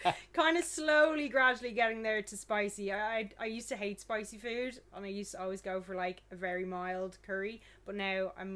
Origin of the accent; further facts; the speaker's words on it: Howth, Leinster, Ireland; So I'm from Howth and there's plenty of restaurants there, yeah.